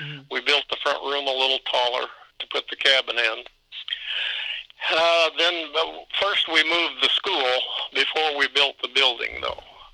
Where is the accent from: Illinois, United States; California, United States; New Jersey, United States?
Illinois, United States; Ipava; All I know about Camp Ellis is that I grew up in Ipava